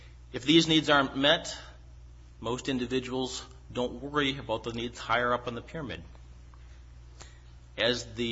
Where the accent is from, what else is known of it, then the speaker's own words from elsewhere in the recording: Michigan, United States; also born or lived in West Coast; I was raised in Michigan, and it's my opinion that people in Michigan speak pure English and don't have any accents.